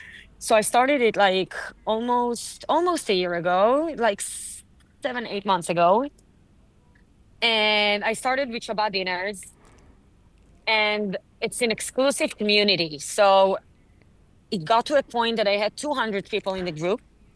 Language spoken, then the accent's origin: English; Tel Aviv, Tel Aviv District, Israel; I'm born and raised in Tel Aviv.